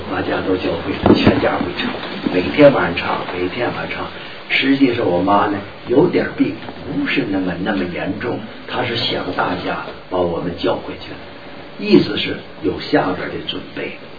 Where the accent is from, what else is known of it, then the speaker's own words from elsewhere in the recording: Jinzhou, Liaoning, China; 共产党打到我们的家乡了，锦州，就是辽宁省锦州，进去了以后，那时候我们都在防空洞里头躲难的，